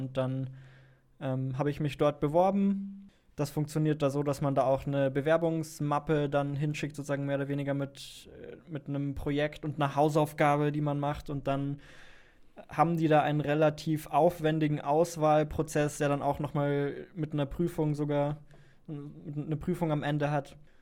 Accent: Bavaria, Germany; now in Berlin, Germany; Nee, ich komme aus Bayern.

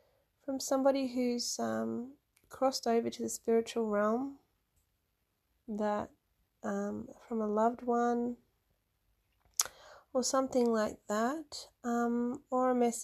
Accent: Australia; for all my listeners that may be international and not Australian. I am from Australia.

